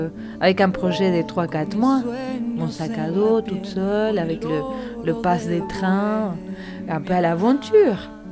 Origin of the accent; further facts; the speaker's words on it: Argentina; moved away; comme quand je suis partie d'Argentine, de prendre cette distance.